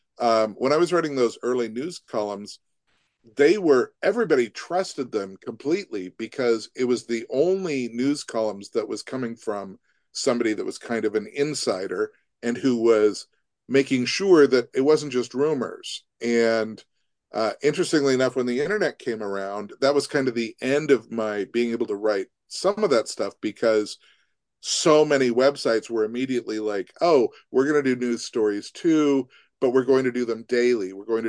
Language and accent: English; Montana, United States; I've been writing about Hollywood since the early since the late 1980s, even though I grew up in Montana.